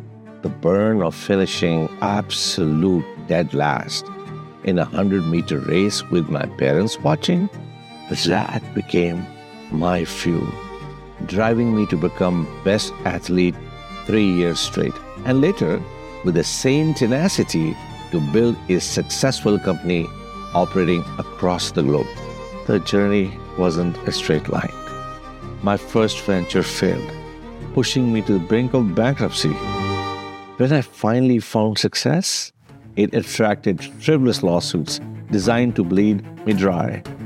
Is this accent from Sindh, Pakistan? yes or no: no; Lahore, Punjab, Pakistan; moved away as an adult; now in United States; I was born in Lahore, Pakistan, and raised in a middle-class household. There were just a lot of us.